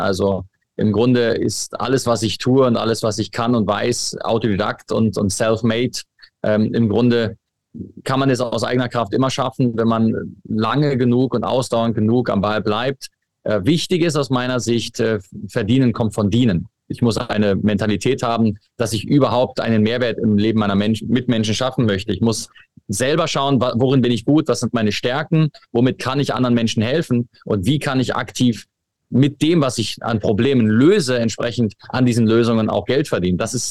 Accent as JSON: {"language": "German", "region": "Berlin", "country": "Germany", "tie": "born or raised there", "also_born_or_lived": "Dubai", "moved": "as an adult", "lives_now": "Switzerland", "said": "Ich bin gebürtiger Berliner, bin seit 10 Jahren in der Schweiz daheim, seit 4 Jahren im Zweitwohnsitz in Dubai."}